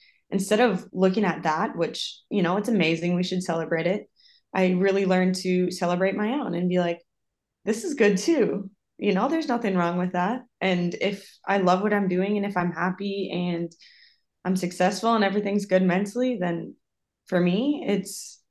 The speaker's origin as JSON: {"language": "English", "region": "Minnesota", "country": "United States", "also_born_or_lived": "South Dakota, United States / Costa Rica / Iceland / Sweden", "said": "I'm originally from Minnesota. Went to school at South Dakota State."}